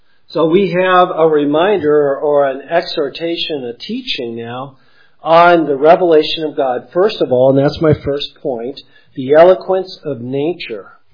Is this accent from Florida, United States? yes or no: no; Michigan, United States; I remember I grew up in Michigan and I would go out and lay on the grass and just watch the clouds go by.